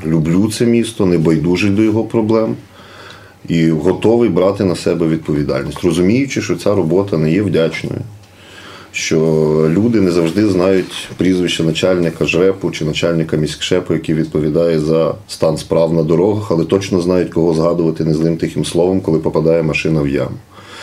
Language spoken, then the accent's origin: Ukrainian; Chernivtsi, Chernivtsi Oblast, Ukraine; але я переконаний, що ми, чернівчани, змінюючись щодня невеличкими кроками